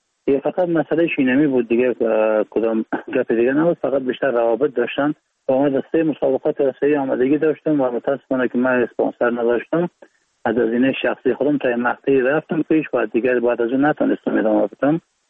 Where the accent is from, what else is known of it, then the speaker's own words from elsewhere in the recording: Baghlan, Afghanistan; also born or lived in Iran; بلند ایران هستم و 31 سال سنم است. از ولایت بغلان هستیم و متولد ایران هستم.